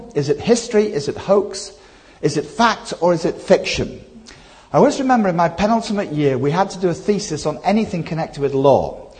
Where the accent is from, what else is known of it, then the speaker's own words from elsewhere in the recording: Leeds, Yorkshire and the Humber, United Kingdom; moved away; I'm originally from Leeds, okay, but I've lived over here some 36 years.